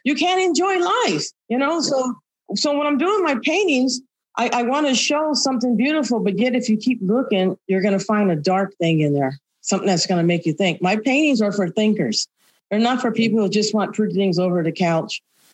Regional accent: California, United States; Because I miss California. I was born and raised in the General Hospital 1 year after Margaret Garcia.

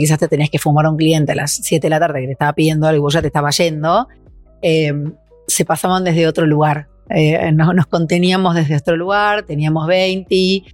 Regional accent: Buenos Aires, Argentina; yo vengo de La Boca, vengo desde un lugar como de, donde en realidad esto, el hambre de hacer y de probar y de salir de ese espacio también está dentro mío

